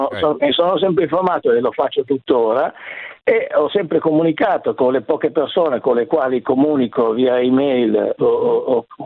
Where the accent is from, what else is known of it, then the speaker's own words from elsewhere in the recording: Milan, Lombardy, Italy; now in Emilia-Romagna, Italy; da milanese scappato ora in Emilia.